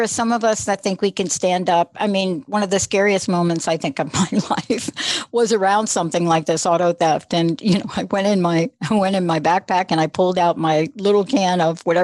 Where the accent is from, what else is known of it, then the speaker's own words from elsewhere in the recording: New York, United States; I'm a kid from New York